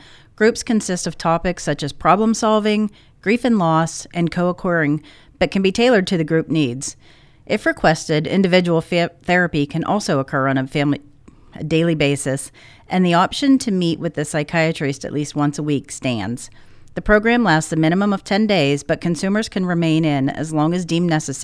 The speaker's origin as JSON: {"language": "English", "town": "Bolivar", "region": "Pennsylvania", "country": "United States", "said": "I'm from Bolivar, Pennsylvania, a little tiny town. Look a little ways away from here."}